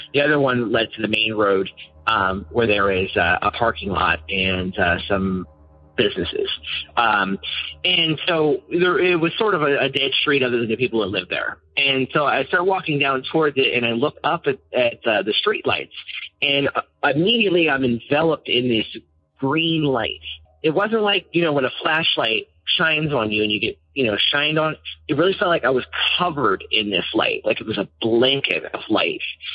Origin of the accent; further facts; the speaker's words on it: Wall, Pennsylvania, United States; So I grew up in outside of Pittsburgh in a very small town called Wall. And you can find it if you search for Wall, PA. It's right next to another town called Wilmerding